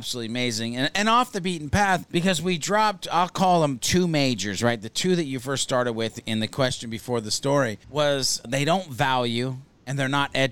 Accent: Montana, United States; We grew up in Montana, so we had some weird sayings.

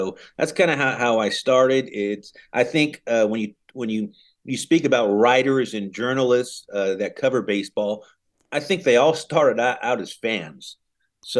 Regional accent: San Leandro, California, United States; Well, as a young kid growing up in San Leandro, California, that's in the East Bay, I was about 10 miles away from the Oakland Coliseum where the A's played.

